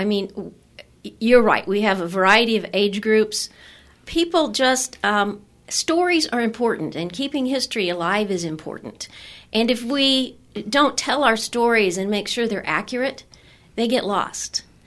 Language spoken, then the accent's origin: English; Emporia, Kansas, United States; because I grew up here in Emporia, seeing the house when it was still used as a residence.